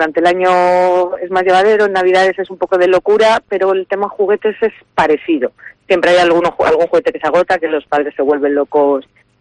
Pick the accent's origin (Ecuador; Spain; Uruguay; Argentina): Spain; como buenos españoles que somos, solemos dejar muchas cosas para última hora